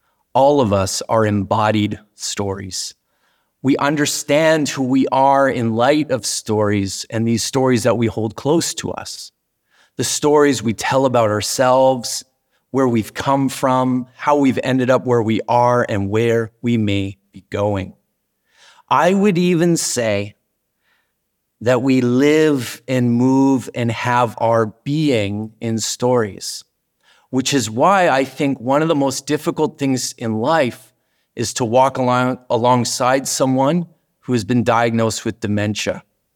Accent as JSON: {"language": "English", "town": "Langley", "region": "British Columbia", "country": "Canada", "tie": "born or raised there", "said": "And I am homegrown. I am from Langley, born and raised. My family, my dad literally went to the same high school that I went to. So our roots in Langley go deep."}